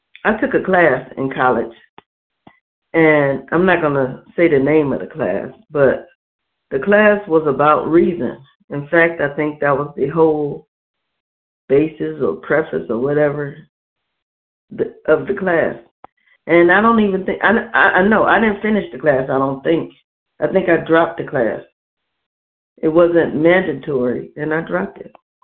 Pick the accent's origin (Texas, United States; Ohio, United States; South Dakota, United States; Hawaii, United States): Ohio, United States; Cleveland; I'm from Cleveland, Ohio.